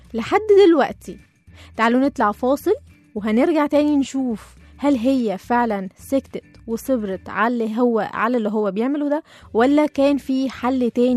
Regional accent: Egypt; فكانت اقرب لينا احنا كده كمصريين عنها كواحده اجنبيه

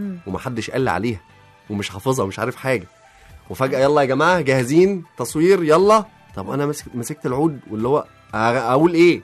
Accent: Mansoura, Dakahlia, Egypt; منصورة، أنا أصلي منصورة بس أنا عايش هنا لوحدي، على فكرة أهلي كلهم لسه في المنصورة ما زالوا يعني. أوكي. بس أنا عايش هنا لوحدي بقالي بقى داخل على 13 سنة

